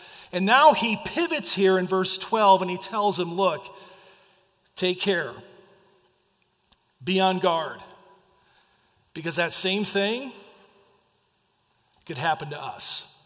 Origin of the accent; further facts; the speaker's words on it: Oswego, Illinois, United States; when I was 17 years of age, growing up in Oswego, Illinois